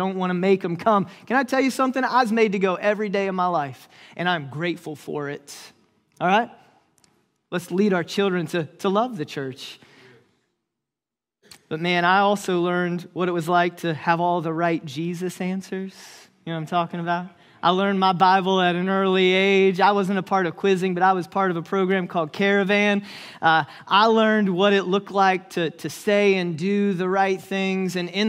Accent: Ohio, United States; I grew up in the Church of the Nazarene just down the road in Paulding County, Ohio. My father was a pastor, and I grew up in the family there.

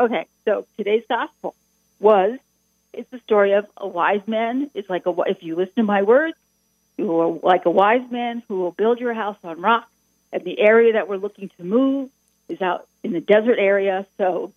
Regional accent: New Jersey, United States; I'm from New Jersey.

